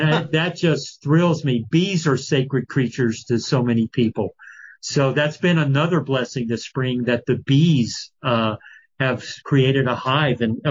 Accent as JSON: {"language": "English", "town": "Los Alamos", "region": "New Mexico", "country": "United States", "tie": "born or raised there", "said": "And growing up in Los Alamos in New Mexico, we would literally encounter Western diamondback rattlesnakes out in the road."}